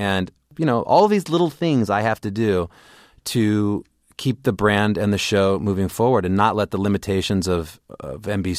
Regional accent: California, United States; I grew up in Southern California carpooling with Tiger Woods, actually.

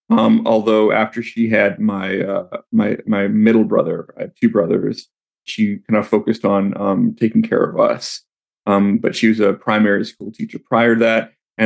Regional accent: Canada; Look, I'm Canadian, so it wasn't a radical culture shock

